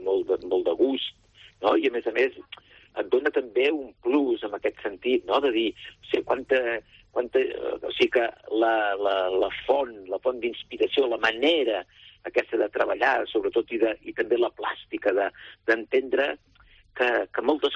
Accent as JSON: {"language": "Catalan", "town": "Olesa de Montserrat", "region": "Catalonia", "country": "Spain", "tie": "born or raised there", "said": "des de que vaig néixer a Olesa de Montserrat, que es feia la passió, els pastorets, les festes"}